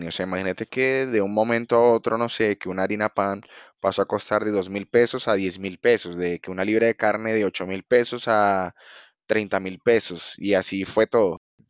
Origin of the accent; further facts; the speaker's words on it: Maracaibo, Zulia, Venezuela; now in Bogotá, Colombia; Bogotá es como 8 veces o 7 veces Maracaibo, que es de donde yo vengo y donde nací.